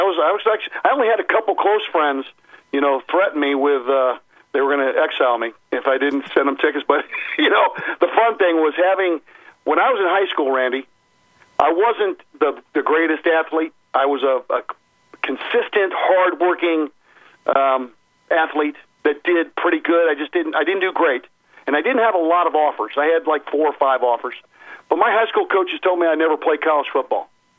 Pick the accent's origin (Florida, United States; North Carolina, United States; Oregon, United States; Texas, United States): Florida, United States; Seminole; playing in Tampa Stadium in my hometown, being That's from Seminole, you know, I just loved it